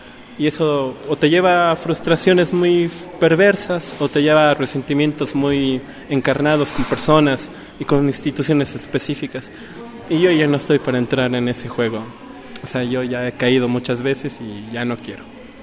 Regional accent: Bolivia; soy de Bolivia, estoy en la maestría de sociología

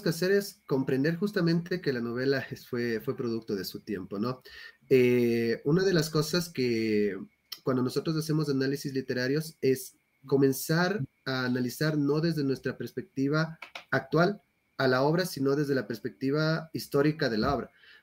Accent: Ecuador; cómo todo eso nos conlleva a nosotros como ecuatorianos al cómo podemos nosotros mejorar el país

